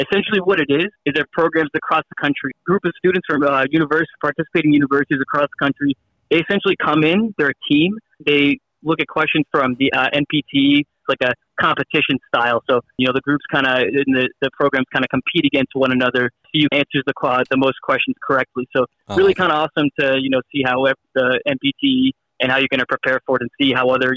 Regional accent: Massachusetts, United States; You know, I grew up in New England, Massachusetts, so we have all four seasons.

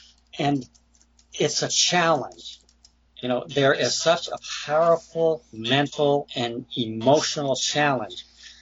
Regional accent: California, United States; As a very young child, growing up in Southern California, okay, Southern California was very different back in the 50s and early 60s.

